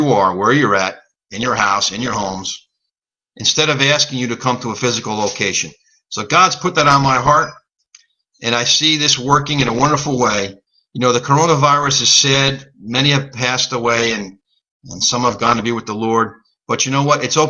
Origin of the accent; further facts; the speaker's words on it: Closter, New Jersey, United States; I grew up in Closter to a bike shop in Closter, and he bought me a bike